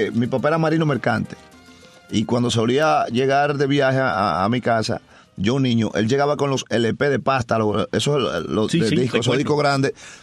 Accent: Dominican Republic; Y cuando uno siempre en mi país, República Dominicana, le gusta andar bien puesto

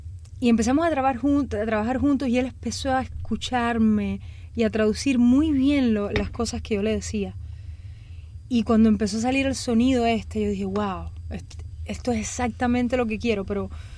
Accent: Cuba; born there; also born or lived in Panama; yo nací en Cuba, viví en Panamá, crecí aquí, me encanta la música brasilera, pero estudié jazz y vengo de raíces afrocubanas

